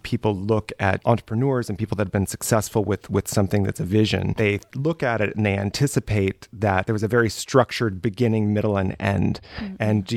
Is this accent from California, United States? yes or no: yes; Los Angeles, California, United States; I grew up in Los Angeles in the Valley. I always felt very much as an underdog being from the Valley, and now I'm very proud of it.